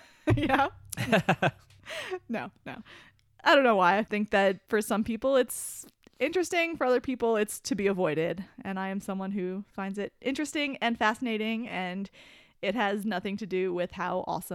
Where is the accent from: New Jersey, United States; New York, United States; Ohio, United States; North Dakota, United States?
New Jersey, United States; Well, I'm a bit spoiled because I grew up in New Jersey